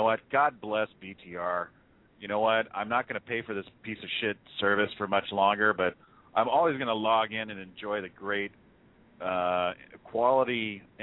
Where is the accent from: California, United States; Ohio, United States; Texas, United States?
California, United States; Oh, I'm from California. That's pretty much how we talk out here.